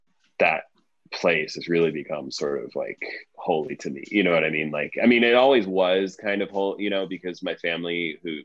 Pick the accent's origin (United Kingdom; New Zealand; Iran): Iran; Tehran, Tehran Province; born there; first language Persian; English is a second language; moved away; I was born in Tehran, right? I am Iranian, but I also don't speak. I mean, you know, I lost Farsi when I came here, even though it was my first language. And though I've taken sort of lessons or whatever, you know, I'm never going to speak Farsi like a native speaker